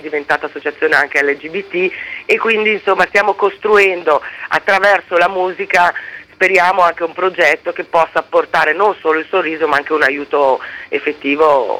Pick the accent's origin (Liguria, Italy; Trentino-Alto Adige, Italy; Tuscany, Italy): Trentino-Alto Adige, Italy; sono dell'Unterland e quindi sono nata, cresciuta qui, ho lavorato anche molto e bazzico anche nel mondo tedesco. Per me il mondo italiano, il mondo tedesco, insomma, sono entrambi i miei mondi